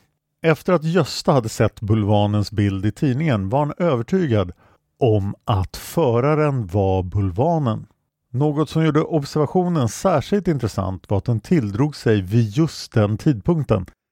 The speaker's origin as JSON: {"language": "Swedish", "town": "Stockholm", "region": "Stockholm County", "country": "Sweden", "said": "Jag ber återigen om ursäkt för mitt gotländska uttal. Jag är en inbiten stockholmare."}